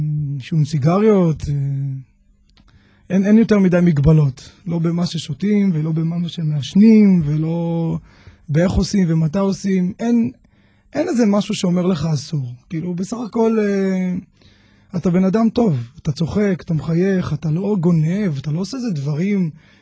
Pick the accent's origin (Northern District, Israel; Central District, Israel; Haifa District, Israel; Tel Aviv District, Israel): Tel Aviv District, Israel; Holon; אני באופן כללי גדלתי בחולון